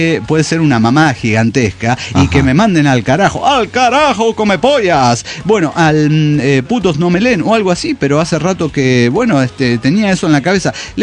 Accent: Mexico City, Mexico; Soy el demonio de Ciudad de México.

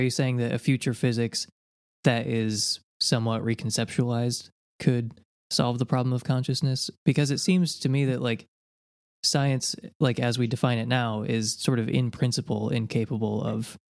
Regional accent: United States; I'm an American, so the U.S. is just the whole world in my mind.

